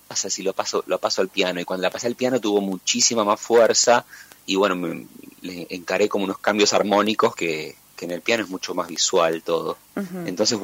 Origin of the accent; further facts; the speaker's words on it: La Paternal, Buenos Aires, Argentina; also born or lived in La Plata; si bien yo soy platense, pero me crié en la Paternal.